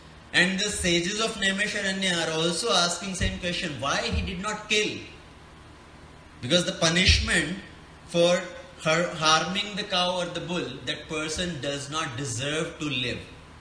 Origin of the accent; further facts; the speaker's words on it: India; now in United States; So all of us being here in America, we came from India, so our parents, our relatives may be in India